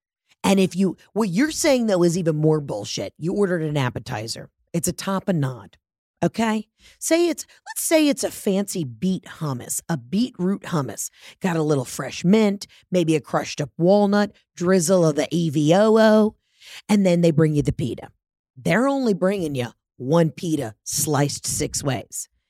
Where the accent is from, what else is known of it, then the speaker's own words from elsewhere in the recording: Atlanta, Georgia, United States; I'm from Atlanta, the home of Coca-Cola.